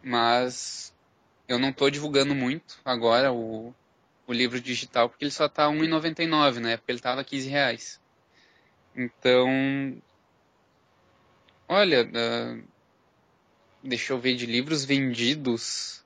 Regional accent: Capão da Canoa, Rio Grande do Sul, Brazil; Eu sou de Capão da Canoa, isso daria muito caro pra mim, por exemplo.

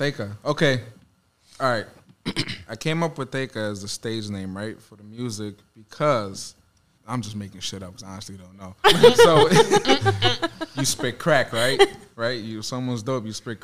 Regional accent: Queens, New York, United States; also born or lived in Cleveland; I was born in Queens. Spent like the first 10 years back and forth between Queens and Cleveland. So we finally settled here.

